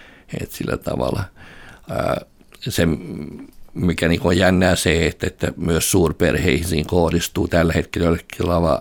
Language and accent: Finnish; Helsinki, Uusimaa, Finland; Ne äänet, mitkä tuli suurperheestä ja rappukäytävässä, niin kuin meillä Roihuvuodessa oli yli 20kin lasta, mutta ei kukaan sitä hirveästi välittänyt sitä melusta silloin.